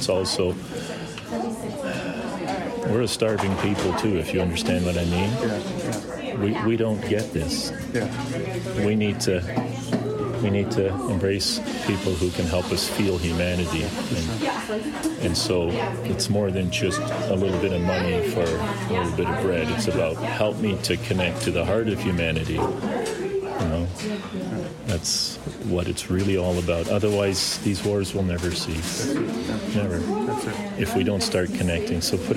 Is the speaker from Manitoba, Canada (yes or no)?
no; Smithers, British Columbia, Canada; I'm from Smithers.